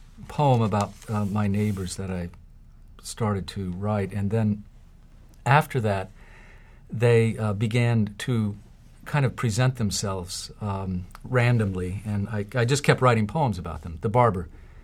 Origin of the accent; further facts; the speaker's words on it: Phoenix, Arizona, United States; I grew up in Phoenix, Arizona, and in a household where there weren't many books, hardly any books at all, but reading was encouraged.